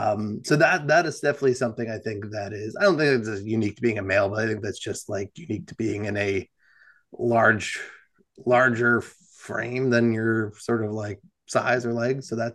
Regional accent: New Jersey, United States; as previously discussed, I'm from New Jersey.

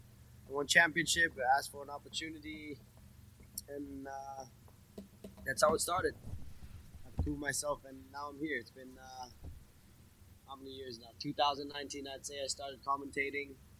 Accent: Kuala Lumpur, Malaysia; also born or lived in Hawaii, United States; Well, I was born in Hawaii. My mom's Malaysian, my dad's Nepalese. I grew up in Kuala Lumpur, kind of in the heart of the city, I would say. Jalan Ipoh when I was younger

